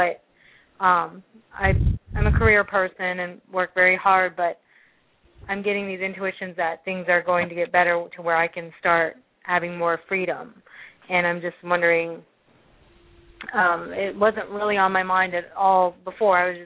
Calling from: Virginia, United States; No, Virginia.

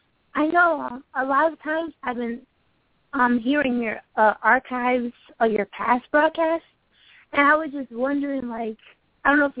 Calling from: Michigan, United States; I'm calling from Michigan.

